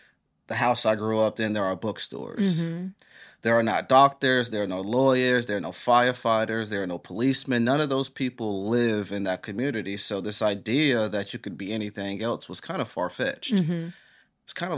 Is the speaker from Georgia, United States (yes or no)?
yes; Valdosta, Georgia, United States; Well, I grew up in Valdosta, Georgia.